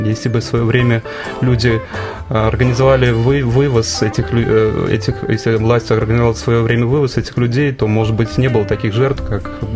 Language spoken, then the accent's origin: Russian; Tashkent, Uzbekistan; moved away as an adult; now in Moscow, Russia; я сам родом из Узбекистана, из города Ташкента, это столица Узбекистана. Я родился и вырос в Советском Союзе, естественно, после того, как Союз распался, я остался в этой стране. И моя семья там живет. Вот. В 2004 году я приехал в Москву